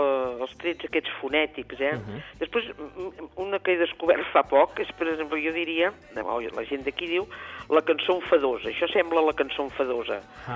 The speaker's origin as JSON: {"language": "Catalan", "town": "Granollers", "region": "Catalonia", "country": "Spain", "said": "jo recordo de fa anys anar a Barcelona i d'on ets tu, tal, de Granollers"}